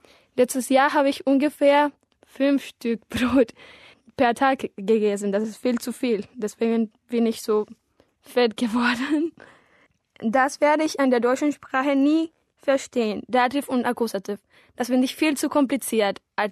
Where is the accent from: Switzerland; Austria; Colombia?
Colombia; Barranquilla, Atlántico; German is a second language; Ich komme aus Barranquilla, das liegt in Kolumbien. Ich bin im Jahr 1997 geboren.